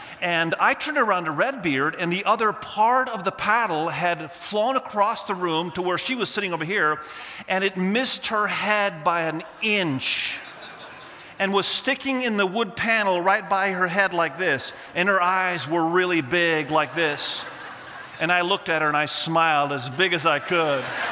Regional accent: Indonesia; first language Indonesian; English is a second language; moved away as an adult; So I was born in Indonesia. My parents were missionaries there and grew up there till I was about 18 years of age and loved the country of Indonesia. It was my first language, actually, before English, and so I still speak the language fluently.

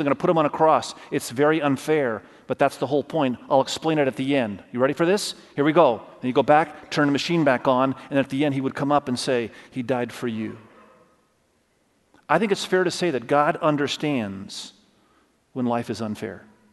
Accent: Indonesia; We lived in Indonesia. Many of you know I grew up in Indonesia. My parents were global staff in Indonesia.

